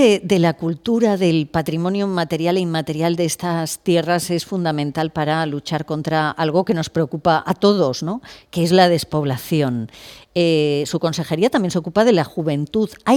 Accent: Ezcaray, La Rioja, Spain; yo ahora ya voy a mi pueblo, que es Ezcaray, perdón. Esto no me lo quita nadie, así que sí, me siento riojana también.

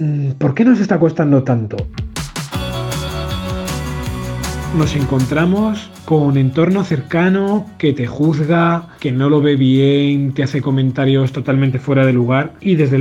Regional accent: Murcia, Region of Murcia, Spain; tengo 41 años y soy de Murcia.

